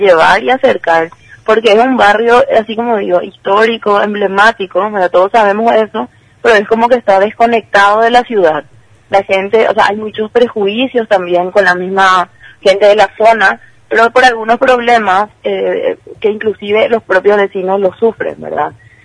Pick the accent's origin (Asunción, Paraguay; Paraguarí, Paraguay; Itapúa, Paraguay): Asunción, Paraguay; como paraguayo, como asunceno, nos damos cuenta, ¿verdad?